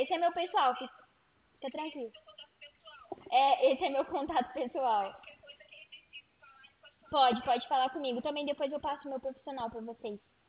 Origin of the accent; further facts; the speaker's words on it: São Paulo, Brazil; Eu sou de São Paulo.